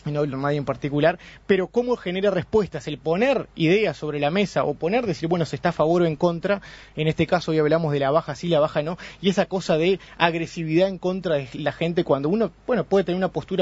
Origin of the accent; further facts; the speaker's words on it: Uruguay; como uruguayos